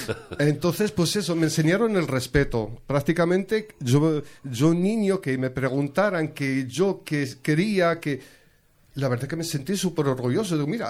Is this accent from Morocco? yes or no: yes; Morocco; now in Spain; yo soy de Marruecos.